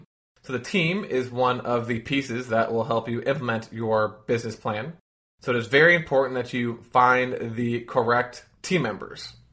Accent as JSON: {"language": "English", "town": "Tampa", "region": "Florida", "country": "United States", "said": "I am from Tampa, Florida."}